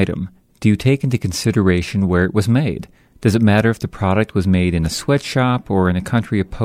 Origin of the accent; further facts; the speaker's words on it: United States; am I to think, because I'm an American, the rest of the world should be in lockstep with us?